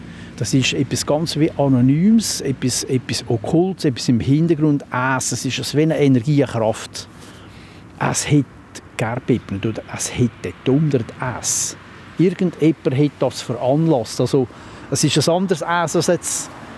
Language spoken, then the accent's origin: German; Flüelen, Uri, Switzerland; Also die, oder in Flielen, in der Gemeinde, wo ich aufgewachsen bin, hat es Kindertransporteure gegeben.